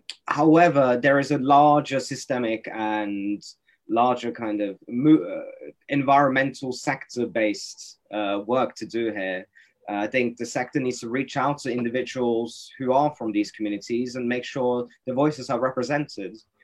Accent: Norway; It's a very community focused in a kind of small town that I grew up in Norway

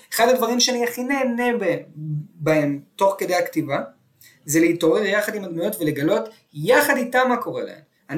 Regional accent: Tel Aviv, Tel Aviv District, Israel; אני גדלתי בתל אביב, אני רואה את תל אביב כ-X.

